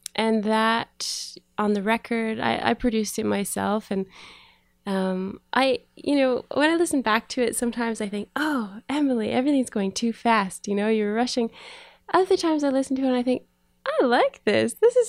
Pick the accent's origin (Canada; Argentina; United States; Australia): Canada; Iroquois, Ontario; also born or lived in Montreal; I'm actually from Ontario originally. I grew up in Iroquois, which is south of Ottawa. But I've lived on the West Coast off and on for the last, I guess, 13 years or so. And I've settled there now. I mean, I lived in Montreal for a while.